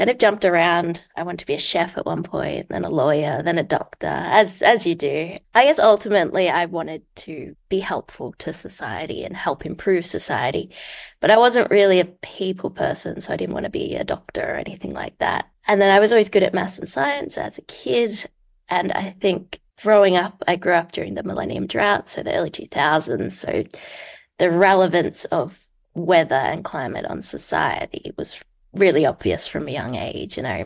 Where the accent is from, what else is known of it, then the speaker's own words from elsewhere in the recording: Melbourne, Victoria, Australia; I'm 28, and I'm from Melbourne, Australia.